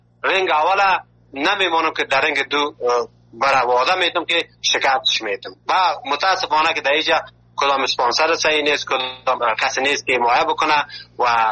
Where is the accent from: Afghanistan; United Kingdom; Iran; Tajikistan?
Afghanistan; now in Malatya, Turkey; ما که اول که از افغانستان آمدیم در یک جای یک شهر شهر مالاتیا